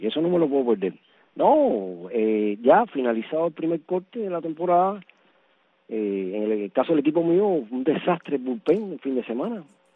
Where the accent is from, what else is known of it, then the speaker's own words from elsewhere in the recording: Cuba; el béisbol es mi pasión, como cubano y como un gran admirador de la pelota cubana desde antaño